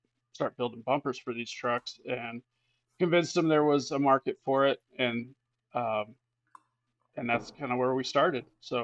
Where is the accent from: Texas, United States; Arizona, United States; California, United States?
Texas, United States; And I grew up in the Texas Panhandle, and I have seen my share of ranch hand bumpers